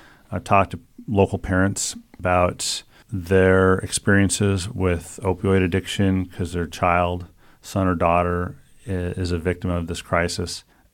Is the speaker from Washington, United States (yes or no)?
yes; Arlington, Washington, United States; I was born and raised in Arlington, Washington.